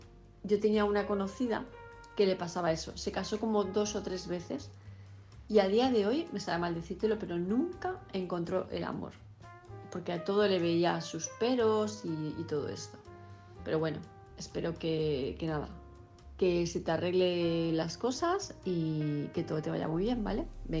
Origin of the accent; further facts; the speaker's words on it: Palma, Balearic Islands, Spain; de Palma de Mallorca